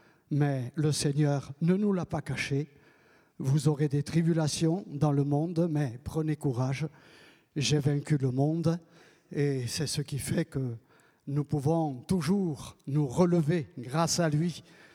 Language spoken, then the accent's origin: French; Occitanie, France; Oui, je suis natif du Gers, du Gers.